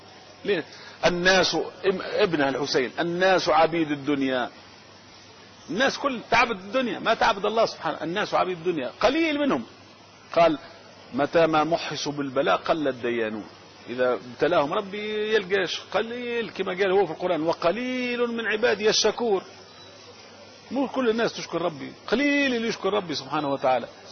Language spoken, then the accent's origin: Arabic; Tunisia; احنا عندنا في تونس المذهب المالكي